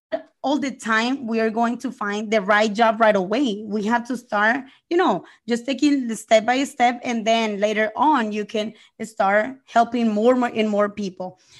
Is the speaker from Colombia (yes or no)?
yes; Colombia; English is a second language; moved away; Yes, I'm from Colombia. And I came 13 years ago here, full of dreams and goals. And it was difficult at the beginning because of the language. But as a quick learner, I learned the language super fast.